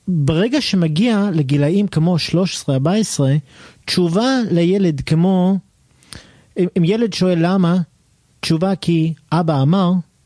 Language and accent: Hebrew; Canada; also born or lived in Israel; יש לי פה dual citizenship, אני גם קנדי, גם ישראלי